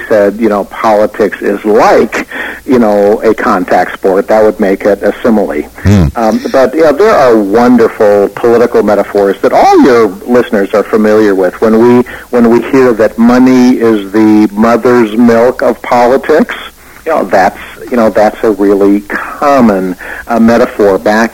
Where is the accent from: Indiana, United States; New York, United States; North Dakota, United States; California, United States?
North Dakota, United States; I'm from North Dakota, as you may recall